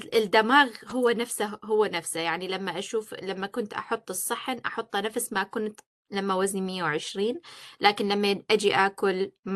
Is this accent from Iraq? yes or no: yes; Iraq; born there; moved away; انا مولوده بالعراق بس عملت العمليه هنا